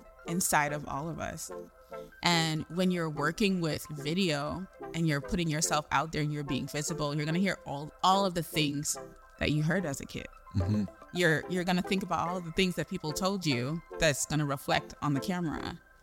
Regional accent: Trinidad & Tobago; I'm from Trinidad, by the way. So totally. I'm speaking about the Caribbean here.

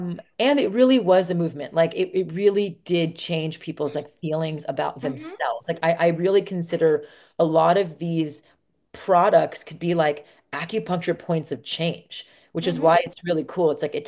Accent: India; I'm Indian. I can do the accent, and half

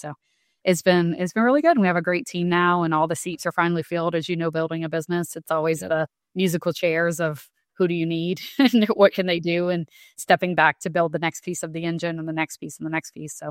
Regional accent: Louisiana, United States; So I grew up in Louisiana.

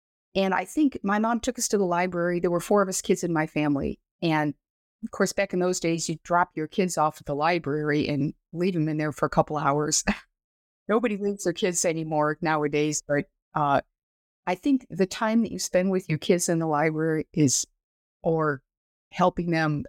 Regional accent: Elmira, New York, United States; I started getting interested in flying, I think, because I grew up in Elmira, New York, which is the location of the National Soaring Museum.

